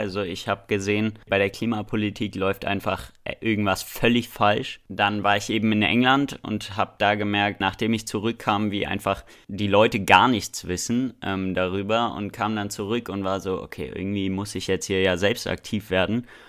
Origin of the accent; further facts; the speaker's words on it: Potsdam, Brandenburg, Germany; also born or lived in Berlin; now in Dresden, Germany; Ich bin 16 Jahre alt, wohne in Dresden, bin ursprünglich geboren in Berlin und aufgewachsen in Potsdam und jetzt seit 8 Jahren hier in Sachsen.